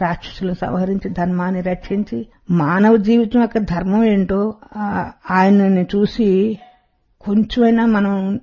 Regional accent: Vannachintalapudi, Andhra Pradesh, India; మాది తూర్పుగోదావరి జిల్లా అమలాపురం దగ్గరలో ఉన్న వన్నచింతలపూడి మా గ్రామం.

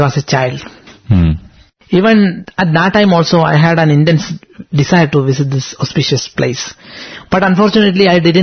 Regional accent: Kerala, India; from Kerala.

